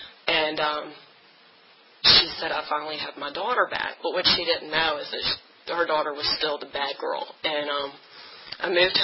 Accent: New Kent, Virginia, United States; She and I grew up in New Kent together in Pampers.

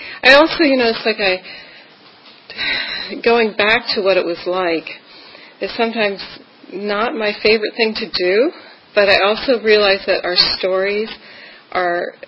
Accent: Ontario, Canada; born there; but I was born in Ontario, Canada.

